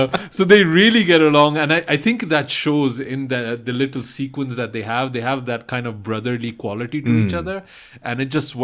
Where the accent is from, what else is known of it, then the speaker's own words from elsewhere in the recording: Pakistan; I'm Pakistani